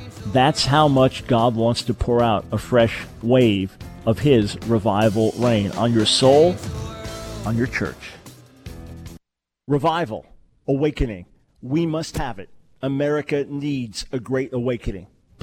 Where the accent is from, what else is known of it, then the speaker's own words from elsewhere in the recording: New York, United States; also born or lived in South; Growing up in New York, in the churches in New York, we didn't have that concept of holding a revival.